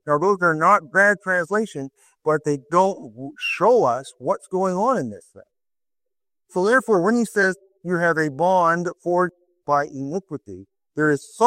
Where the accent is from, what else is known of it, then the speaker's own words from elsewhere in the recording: Brantford, Ontario, Canada; When I was a boy growing up in Brantford, we had those yellow things growing up on our lawn.